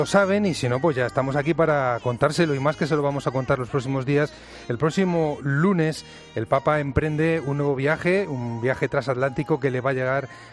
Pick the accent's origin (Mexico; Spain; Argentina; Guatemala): Spain; y son dos viajes importantes también para nosotros como españoles.